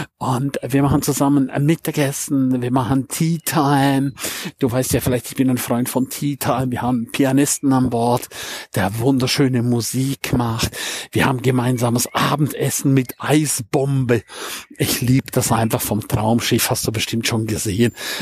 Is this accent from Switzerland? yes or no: yes; St. Moritz, Graubünden, Switzerland; Wieso St. Moritz? Nochmal an dieser Stelle. Weil es ist meine Heimat